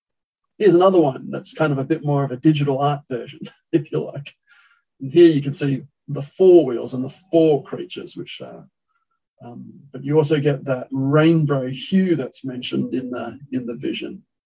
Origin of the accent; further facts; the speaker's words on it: Thailand; I was a son of missionaries. I grew up born in Thailand, and I grew up in Thailand.